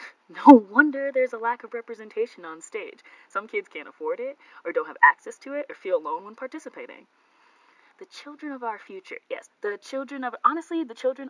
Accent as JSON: {"language": "English", "region": "Ohio", "country": "United States", "tie": "born or raised there", "said": "Growing up in Ohio, I went to public school."}